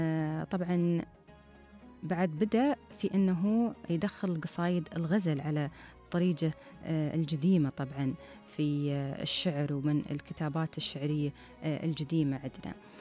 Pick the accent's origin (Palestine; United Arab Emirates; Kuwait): United Arab Emirates; Dubai; المعروف عندنا في دبي وظبي ومناطق ساحل عمان والباطنة